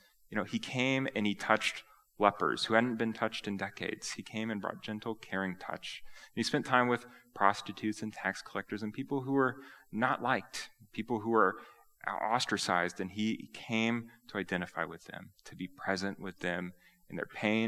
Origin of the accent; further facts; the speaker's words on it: United States; You know, I'm an American.